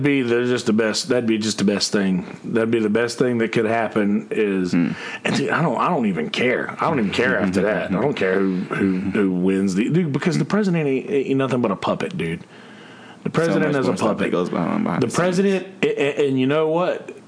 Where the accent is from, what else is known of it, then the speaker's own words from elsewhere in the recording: Bennettsville, South Carolina, United States; drove through my hometown of Bennettsville, South Carolina, and that's like Marlboro County, right, for like the tobacco Marlboro. Like, I'm from Marlboro County.